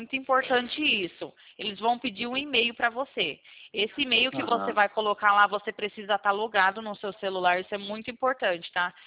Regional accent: São Paulo, Brazil; eu sou aqui do interior de São Paulo

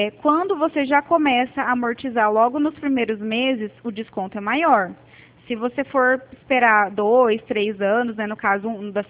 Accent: São Paulo, Brazil; quando a gente troca assim de estado, né, que eu sou aqui de São Paulo, é muito diferente, né, o jeito de conversar, de falar, e eu sou um pouco acelerada mesmo.

